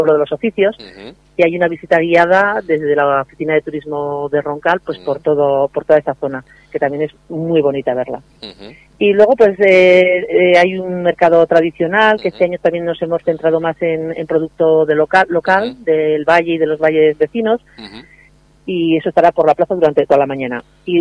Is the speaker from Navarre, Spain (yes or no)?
yes; Burgui, Navarre, Spain; todos los que somos de Burgui, pues con muchas ganas